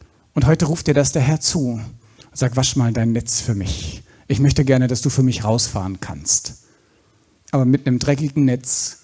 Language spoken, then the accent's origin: German; Baden-Württemberg, Germany; Da im Schwarzwald, wo ich herkomme